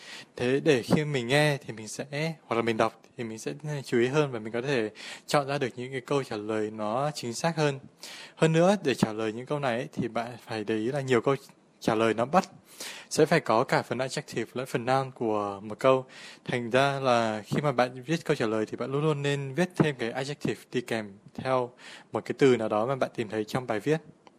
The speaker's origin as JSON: {"language": "Vietnamese", "region": "Hanoi", "country": "Vietnam", "tie": "born or raised there", "moved": "as an adult", "lives_now": "Sydney, Australia", "said": "mình sinh ra và lớn lên tại Hà Nội và hiện tại thì mình đang sinh sống và làm việc ở Sydney."}